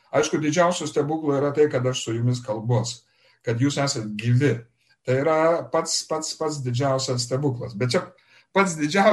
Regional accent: Samogitia, Lithuania; Aš esu iš Žemaitijos, aš iš visų, jūs lietuviai patys susitvarkykit savo santykius

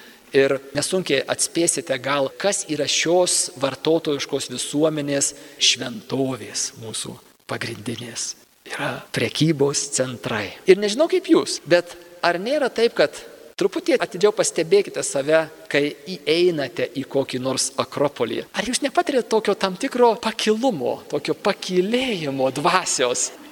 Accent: Suvalkija, Lithuania; Aš esu suvalkietis savo kilme ir aš esu labai praktiškas.

